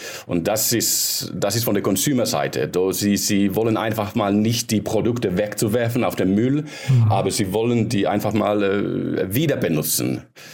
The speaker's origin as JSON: {"language": "German", "country": "Finland", "said": "Wir sind in Estonia und ich bin aus Finnland ursprünglich."}